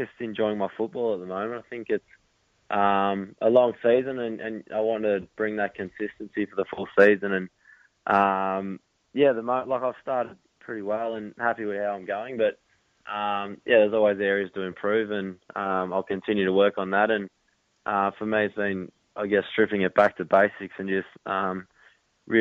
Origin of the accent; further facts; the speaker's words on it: Melbourne, Victoria, Australia; I grew up in Melbourne